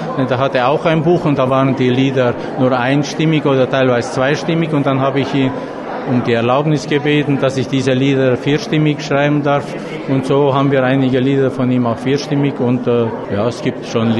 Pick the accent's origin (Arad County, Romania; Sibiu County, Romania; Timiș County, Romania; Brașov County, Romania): Timiș County, Romania; Buziaș; moved away as an adult; now in Germany; Ich komme ja aus Temeswar, also aus der Nähe, aus Bruckenau. Bischkia, wer es besser kennt, ja. Und bin erst mit 30 weg von da.